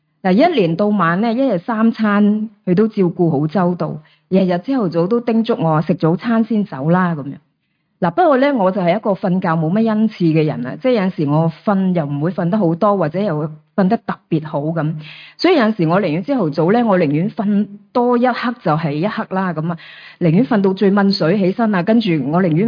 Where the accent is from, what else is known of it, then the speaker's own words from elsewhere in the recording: China; 我哋中国人又特别含蓄